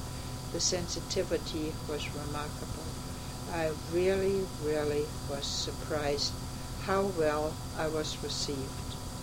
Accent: Germany; English is a second language; growing up in Germany under Hitler as a Jew.

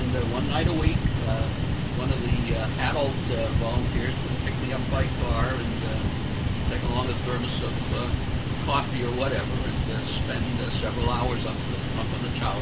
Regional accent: Concord, United States; My closest friend, buddy, growing up in Concord, was Chuck Locker, Charles Hubert Locker, Jr.

